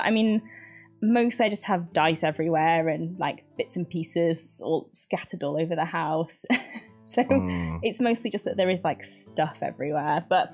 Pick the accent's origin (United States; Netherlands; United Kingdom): United Kingdom; Can tell I'm British.